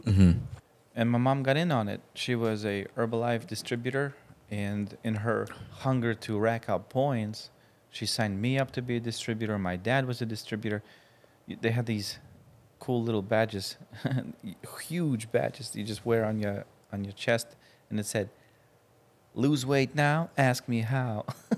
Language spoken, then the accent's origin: English; Saint Petersburg, Russia; I grew up in St. Petersburg, one of the bigger cities.